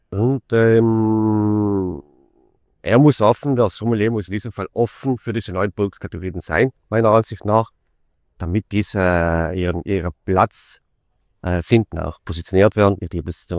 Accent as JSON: {"language": "German", "region": "Trentino-Alto Adige", "country": "Italy", "said": "Ich komme aus Südtirol"}